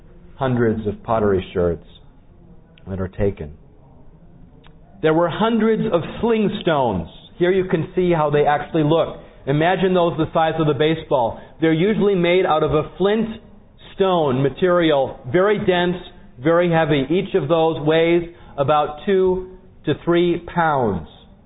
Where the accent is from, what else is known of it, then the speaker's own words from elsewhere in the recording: Michigan, United States; I grew up in Michigan, you know, where we have a lot of snow, at least we usually do.